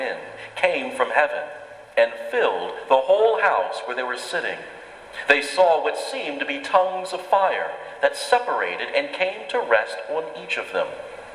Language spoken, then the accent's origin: English; Florida, United States; I remember growing up in Florida. I've grown up most of my life in Florida, had no hurricanes that I experienced until I went away to North Carolina, came back in 2004.